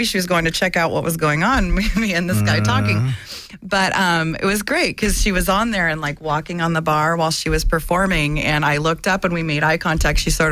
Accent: San Diego, California, United States; I grew up mostly in San Diego.

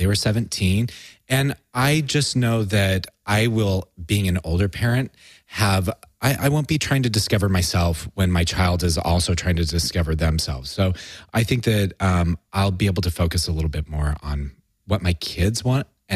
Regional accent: San Francisco, California, United States; now in Los Angeles, United States; I'm at Hollywood Golds. I'm from San Francisco. It was my first week here.

